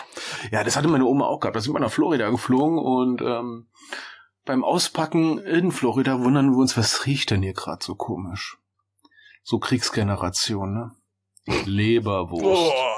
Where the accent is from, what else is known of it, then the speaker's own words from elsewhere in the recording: Berlin, Germany; wir sind Berliner, wir kennen keine Jäger.